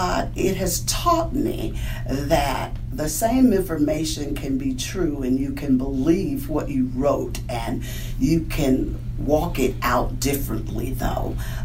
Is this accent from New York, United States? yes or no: no; Alabama, United States; moved away as an adult; now in North Carolina, United States; You know, I'm from Alabama, so the work started in Alabama and brought me here in 2006 as pastor of a church in Wilton, North Carolina.